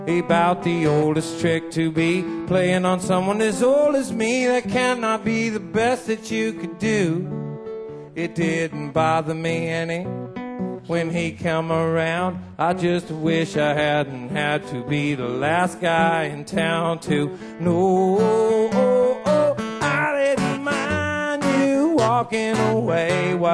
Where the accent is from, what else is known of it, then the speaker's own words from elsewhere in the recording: Portland, Oregon, United States; It's about a rock and roll band from my hometown of Portland, Oregon.